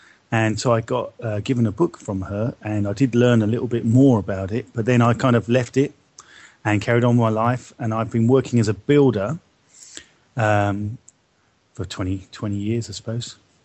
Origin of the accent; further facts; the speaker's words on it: Brighton, South East England, United Kingdom; I grew up in Brighton, which is only 25 miles from one of the busiest airports in the UK.